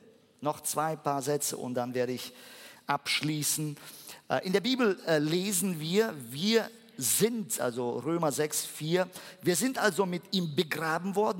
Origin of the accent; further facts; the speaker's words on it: Germany; Ich weiß, dass viele, gerade in Deutschland, so wir sind, wir als Deutsche, machen uns sogar im Winter, wo wir im Sommer Urlaub verbringen werden.